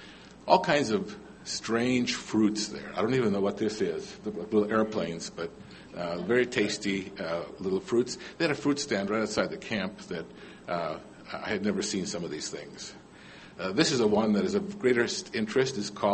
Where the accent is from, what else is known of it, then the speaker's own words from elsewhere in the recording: Philippines; I'm from the Philippines.